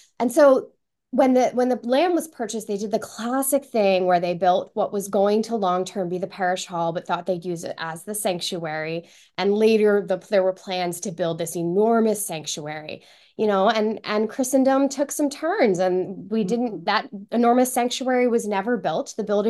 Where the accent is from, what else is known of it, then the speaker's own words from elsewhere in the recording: Philadelphia, Pennsylvania, United States; My husband is from this area. I'm from the Philadelphia area.